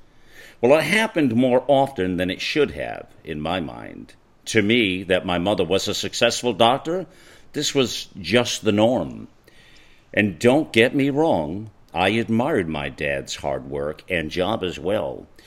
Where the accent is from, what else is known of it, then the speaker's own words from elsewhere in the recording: Catalonia, Spain; I grew up just outside of Barcelona, a child of two highly successful professionals.